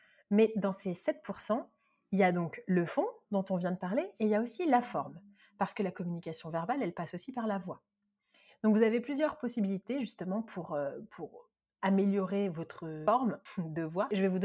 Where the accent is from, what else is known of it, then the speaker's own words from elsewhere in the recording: Marseille, Provence-Alpes-Côte d'Azur, France; je suis une vraie Marseillaise et j'exagère tout